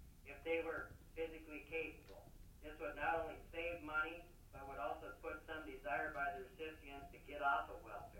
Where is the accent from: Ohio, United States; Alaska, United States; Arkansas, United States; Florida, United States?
Alaska, United States; Delta Junction; I'm from Delta Junction here, of course.